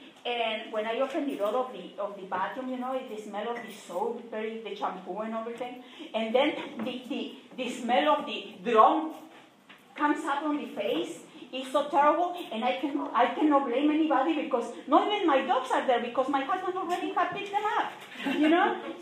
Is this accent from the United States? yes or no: no; Cabo San Lucas, Baja California Sur, Mexico; I am from Cabo San Lucas, Mexico, okay?